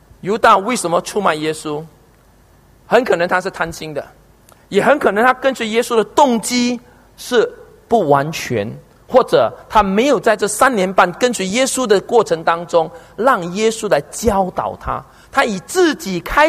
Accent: China; 中国人，我们华人眼睛是黑的，我们心是红的。

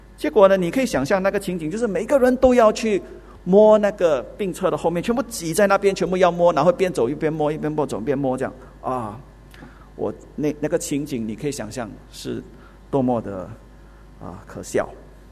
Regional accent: Singapore; 用一句我们新加坡人的俗语啊

